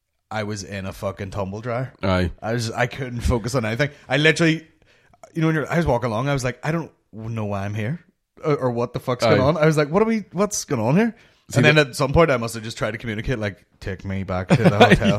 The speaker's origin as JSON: {"language": "English", "region": "Northern Ireland", "country": "United Kingdom", "said": "Trying to explain that we're from Northern Ireland and all."}